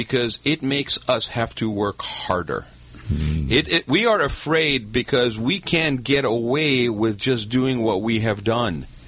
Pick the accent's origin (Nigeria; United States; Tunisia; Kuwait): Kuwait; also born or lived in Abu Dhabi, United Arab Emirates / Baghdad, Iraq; I was born in Baghdad. I grew up in Kuwait and Abu Dhabi. I was never a citizen in any of those countries